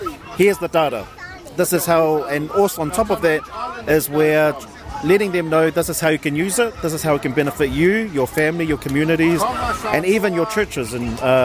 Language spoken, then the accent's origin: English; Samoa; Yep, so I come from the best island of all the islands. I come from Samoa, but I also have ancestry in Tonga.